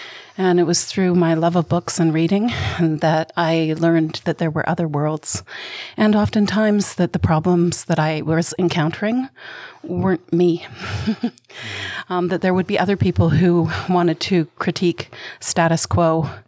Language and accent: English; Salt Spring Island, British Columbia, Canada; I grew up on Salt Spring Island, on the territories of the San Coatlin speaking people. And I grew up in the 80s and 90s